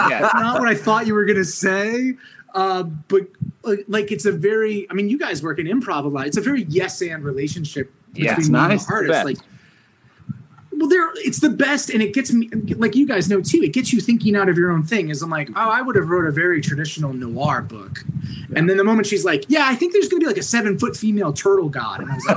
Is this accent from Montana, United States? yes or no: no; New York, United States; Orange County, New York.